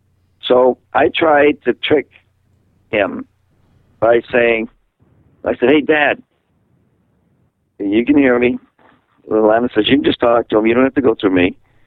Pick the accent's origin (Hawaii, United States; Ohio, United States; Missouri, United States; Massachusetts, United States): Massachusetts, United States; Quincy; also born or lived in Boston; we were in Massachusetts, where I was born, in Boston, and I was raised in Quincy, Massachusetts.